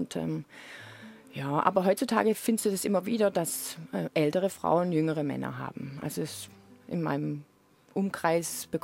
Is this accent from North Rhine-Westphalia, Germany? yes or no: no; Baden-Württemberg, Germany; also born or lived in Munich; Ich komme aus der Nähe von Stuttgart.